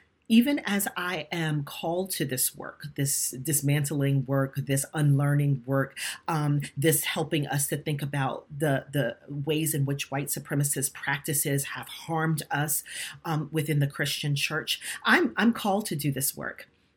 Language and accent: English; Brooklyn, New York, United States; that little Black girl growing up in Brooklyn, New York, thought, of course I'm a representation of God.